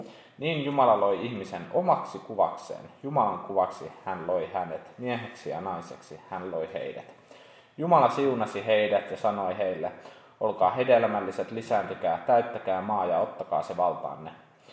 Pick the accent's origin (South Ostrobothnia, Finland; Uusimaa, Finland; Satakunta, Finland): Satakunta, Finland; Pori; now in Mänttä-Vilppula, Finland; Olen alun perin Porista itse ja toi muuttanut 17 Mänttä-Vilppulaa, missä mun vaimo on syntynyt ja siellä ollaan asuttu 17 vuodesta asti